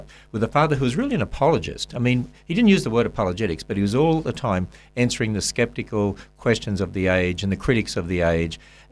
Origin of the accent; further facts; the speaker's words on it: Cairns, Queensland, Australia; born there; Actually, I was born in Cairns